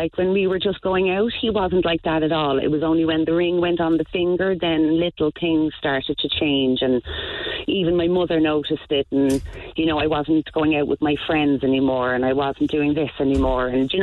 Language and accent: English; Dublin, Leinster, Ireland; I'm from Dublin